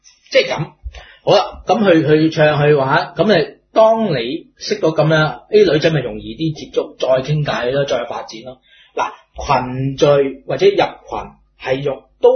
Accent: Hong Kong; 我寫明我係香港人我感到香港人自豪

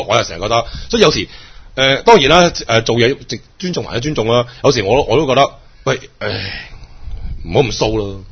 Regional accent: Hong Kong; 其實可以即即已經駁了你們 我們香港人的了

